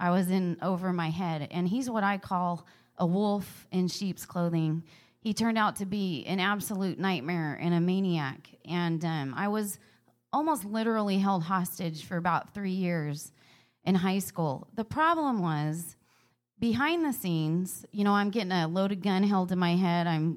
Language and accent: English; Fresno, California, United States; We're from Fresno, California area, by the way.